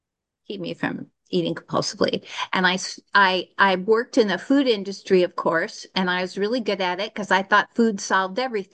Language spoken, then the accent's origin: English; Texas, United States; I grew up in Texas. I had a little tiny mama and a great big daddy.